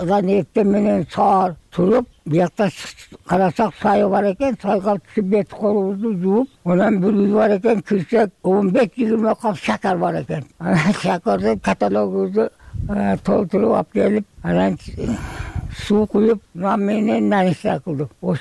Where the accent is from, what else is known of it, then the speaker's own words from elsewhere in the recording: Osh, Osh Region, Kyrgyzstan; Мен Оштон болом.